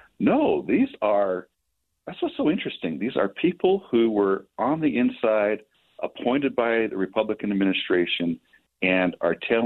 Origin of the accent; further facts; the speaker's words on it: United States; So for me, as an American, it's very interesting and it's informative and educational about what for our country was in the top tier of darkest days in our nation's history.